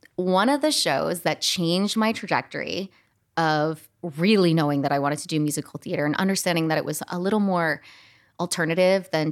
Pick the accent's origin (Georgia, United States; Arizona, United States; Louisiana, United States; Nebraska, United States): Arizona, United States; Scottsdale; So I grew up in Scottsdale, Arizona.